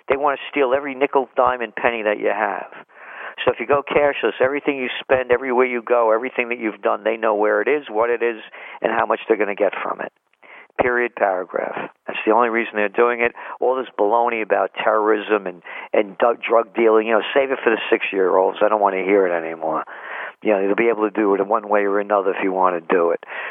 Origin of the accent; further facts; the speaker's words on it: Bronx, New York, United States; You know, I was born in the Bronx. I ran away from PS 76 in the Bronx and crossed the Boston Post Road, which was the major artery in those days between New York and Boston, at 4.5 years old when I ran away from kindergarten.